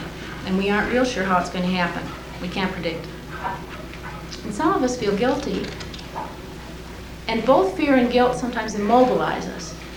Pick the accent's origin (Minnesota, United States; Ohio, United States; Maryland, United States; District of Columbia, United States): Minnesota, United States; Minneapolis; I'm from Minneapolis, so I'm far away.